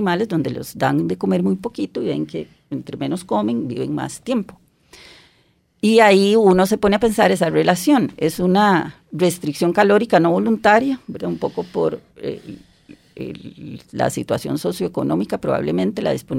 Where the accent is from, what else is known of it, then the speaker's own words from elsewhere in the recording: Costa Rica; qué orgullosos somos los costarricenses de tener